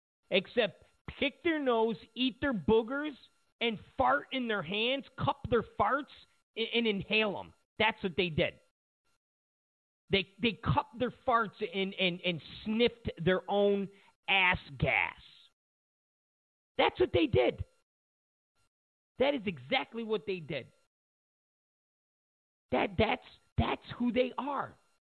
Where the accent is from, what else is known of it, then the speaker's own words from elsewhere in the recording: Rochester, New York, United States; I'm from Rochester, New York.